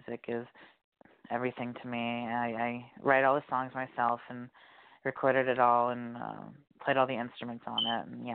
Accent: Illinois, United States; I am from St. Louis area, but in Illinois, technically.

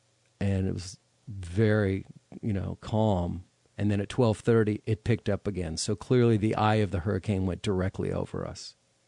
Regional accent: California, United States; I'm from California. Give me an earthquake any day, right?

